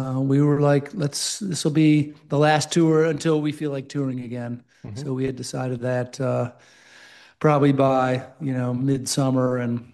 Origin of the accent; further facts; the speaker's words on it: Chicago, Illinois, United States; we were putting 16, 18, 20, 24,000 people in my hometown gig in Chicago, Illinois.